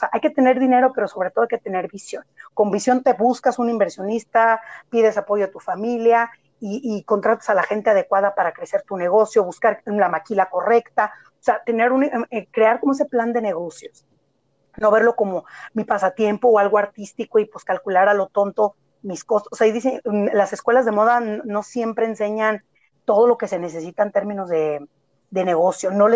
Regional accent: Mexico; soy mexicana y soy muy orgullosa de serlo

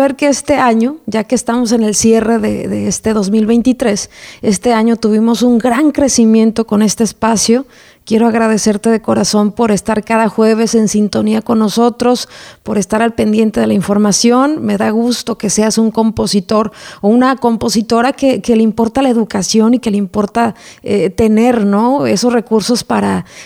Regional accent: Mexico; now in United States; Yo desde Estados Unidos lo hago, sigo siendo mexicana

